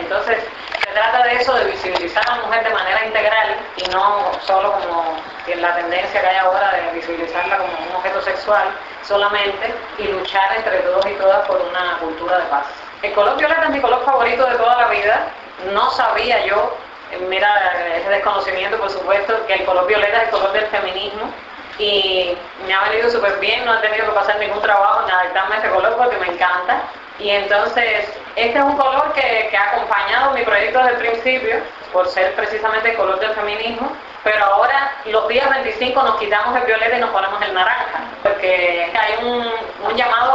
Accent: Cuba; Y yo como una cubana y artista en este caso

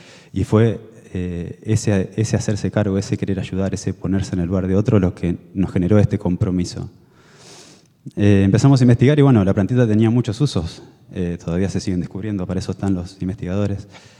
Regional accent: Coronel Suárez, Buenos Aires Province, Argentina; now in Bahía Blanca, Argentina; Yo soy nacido en Coronel Suárez, un pueblito acá cercano, para el lado de La Madrid. Mi madre también era de ahí, yo vine aquí en la etapa universitaria.

